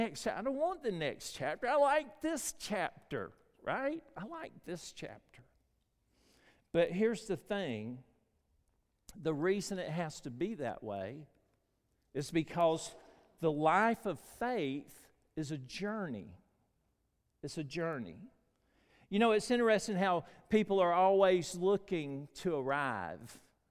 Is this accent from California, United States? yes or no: no; Florida, United States; now in Cedartown, United States; I was born in Polk County Hospital, Cedartown, Georgia. So I haven't strayed too far. Now, I've been in a lot of places. I grew up in Florida, actually, and come back home